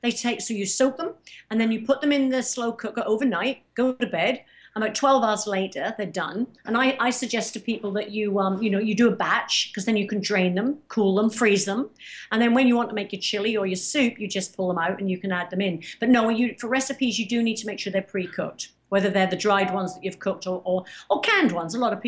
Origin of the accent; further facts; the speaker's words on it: United Kingdom; I'm from Britain originally, right? I mean, I love curry.